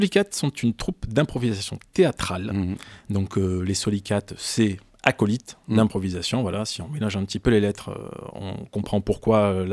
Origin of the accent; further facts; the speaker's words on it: Marseille, Provence-Alpes-Côte d'Azur, France; born there; Je suis né à Marseille en 1975.